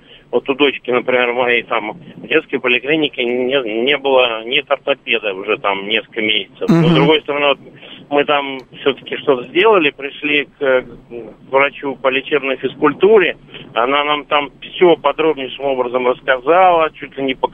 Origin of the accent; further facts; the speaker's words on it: Moscow, Russia; я вот из Москвы.